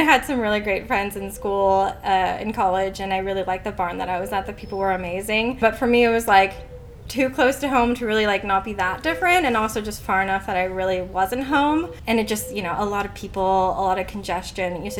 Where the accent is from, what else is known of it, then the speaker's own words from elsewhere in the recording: Novato, California, United States; also born or lived in Germany; And I'm from Novato. I grew up in Novato out on Atherton. And I'm back here close to home in Pengrove now for quite a long break of almost 10 years. I lived in Germany, just moved back in the end of 2021